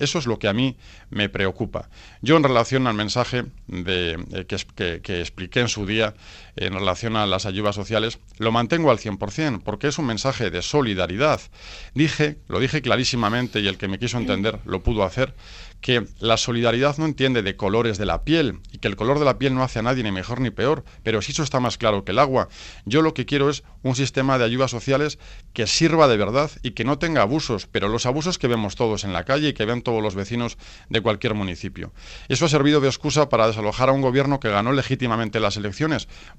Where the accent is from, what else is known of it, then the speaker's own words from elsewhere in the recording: Basque Country, Spain; Yo quiero a mi tierra, yo quiero a Euskadi